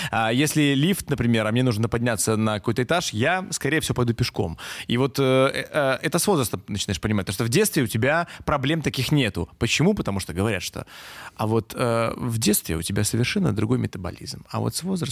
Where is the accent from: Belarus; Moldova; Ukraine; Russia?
Belarus; Mogilev Region; Мы из Могилевской области. У нас одинаковое было детство.